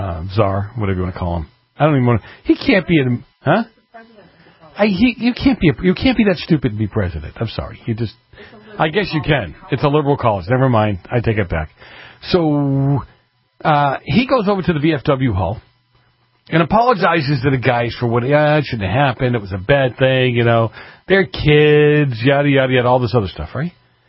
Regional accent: Massachusetts, United States; I grew up in Massachusetts, you go back into some of those towns, the older folks

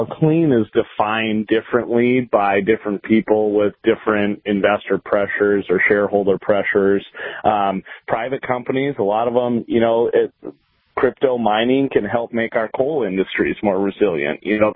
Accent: North Dakota, United States; hey, I'm from North Dakota. We've got a federal dam as well

